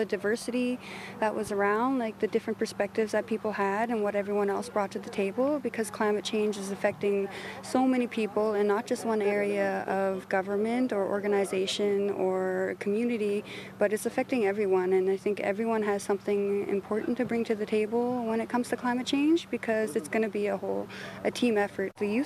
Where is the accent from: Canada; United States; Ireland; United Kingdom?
Canada; Carcross, Yukon; I am from Carcross in the Yukon here.